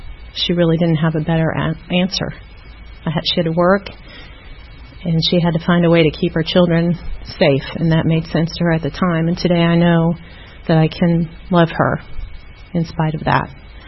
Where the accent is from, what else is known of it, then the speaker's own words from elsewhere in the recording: Milwaukee, Wisconsin, United States; born there; I was born in Milwaukee, Wisconsin, to a young mother. My parents were 17 and 19, I think, when I was born.